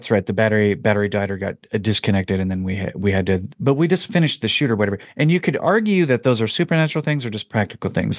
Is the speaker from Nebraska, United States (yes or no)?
no; Oregon, United States; Nope. And I'm from Oregon.